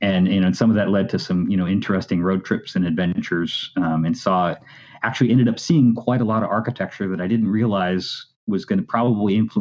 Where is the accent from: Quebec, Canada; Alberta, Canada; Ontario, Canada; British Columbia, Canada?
Quebec, Canada; Montreal; a lot of people don't realize because I don't have an accent. But I was born and raised in Montreal, in Quebec, Canada. So the part that most people think of as, you know, that sort of bilingual portion of Canada.